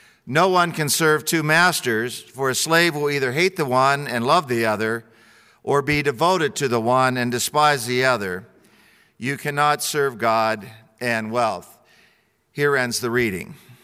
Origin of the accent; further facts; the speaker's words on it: Ohio, United States; I'm no cowboy. I grew up in Ohio, got this kind of cherub round face